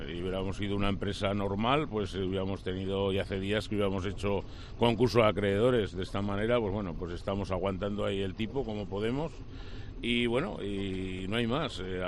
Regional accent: Villafranca de Ebro, Aragon, Spain; Bueno, pues somos de la ribera media-baja, que es Villafranca de Ebro.

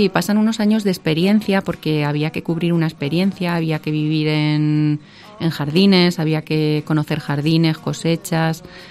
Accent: Albacete, Castilla-La Mancha, Spain; Desde que nací tenemos en el ADN ser albaceteños y llevar el té en la sangre. Mis abuelos se dedicaban al mundo de las especias

